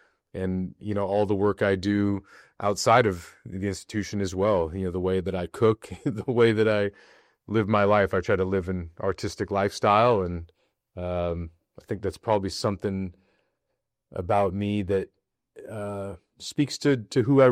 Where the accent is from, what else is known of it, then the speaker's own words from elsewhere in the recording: Eureka, California, United States; I went to high school, elementary school, born and raised here.